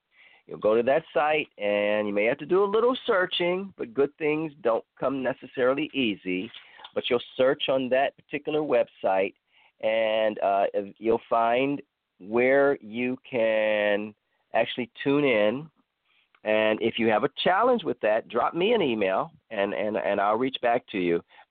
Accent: Cleveland, Ohio, United States; a shout out especially to my hometown in Cleveland and surrounding areas

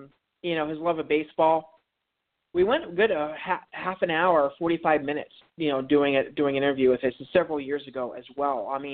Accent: Montana, United States; I had mentioned I was from Montana and all that as well.

